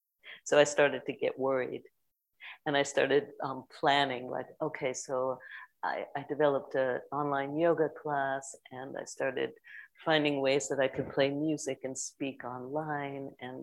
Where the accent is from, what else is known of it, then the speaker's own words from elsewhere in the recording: New York City, New York, United States; maybe it's because I grew up in New York City.